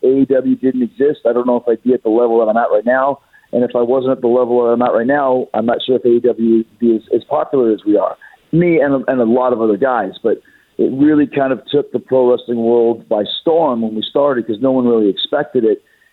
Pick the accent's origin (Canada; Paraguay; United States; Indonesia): Canada; Winnipeg, Manitoba; I grew up in Winnipeg, Canada